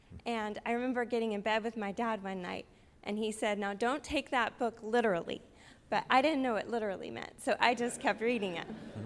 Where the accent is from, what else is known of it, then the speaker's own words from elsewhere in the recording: Tulsa, Oklahoma, United States; born there; I was born in July in Tulsa, Oklahoma of 1971.